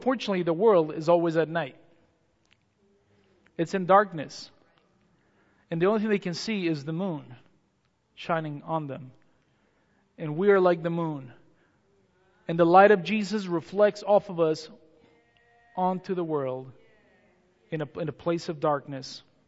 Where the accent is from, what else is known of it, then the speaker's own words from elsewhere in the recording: central Mexico, Mexico; born there; first language Spanish; English is a second language; I was born in Central Mexico, 1974.